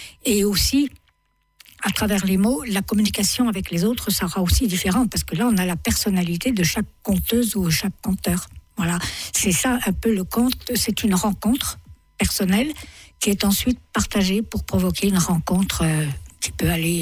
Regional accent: Bourgogne-Franche-Comté, France; also born or lived in Paris; Oui, je viens de Franche-Comté. J'ai fait un grand séjour à Paris

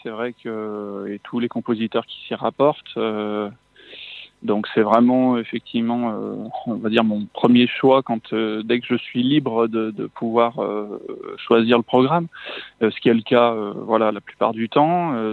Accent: Saint-Étienne, Auvergne-Rhône-Alpes, France; à 16 ans, je suis rentré au conservatoire à Saint-Étienne, puisque moi, je suis stéphanois voilà, de naissance.

